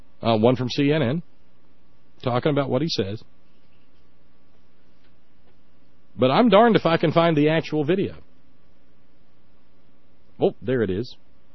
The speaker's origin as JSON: {"language": "English", "country": "United States", "said": "because, you know, I'm an American, and I've got freedom of the press, and I'm all kinds of free."}